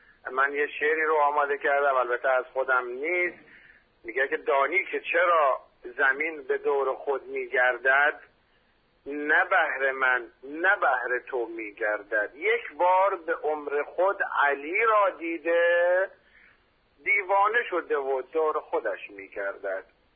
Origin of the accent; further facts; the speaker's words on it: Lorestan, Iran; منتها بچه لرستانم. اصلاً به حضورتون که و فاخرم، واقعا مفتخرم که تو لرستان ما سنی نداریم، همه شیعن.